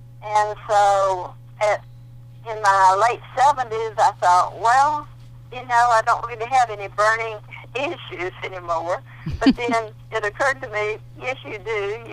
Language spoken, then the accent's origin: English; Athens, Georgia, United States; I'm from Georgia. I've lived just outside of Athens, Georgia, where the University of Georgia is. And I grew up in this general area.